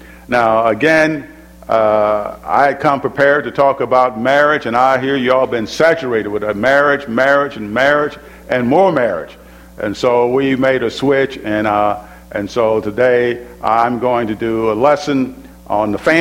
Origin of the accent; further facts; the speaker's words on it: Tupelo, Mississippi, United States; I think back as a teenager, growing up in Tupelo, Mississippi, and at that time, in the 70s, I saw some transitions occurring in the family.